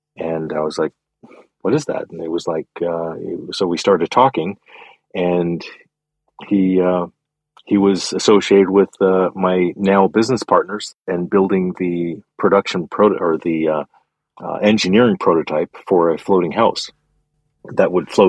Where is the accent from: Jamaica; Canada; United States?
Canada; Yeah, I grew up in Canada.